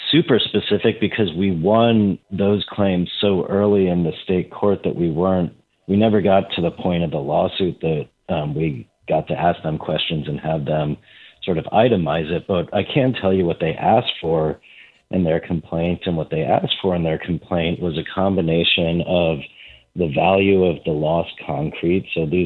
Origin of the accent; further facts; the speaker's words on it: Atlanta, Georgia, United States; I grew up in the South in Atlanta, Georgia, and wasn't so familiar with labor back then as a kid.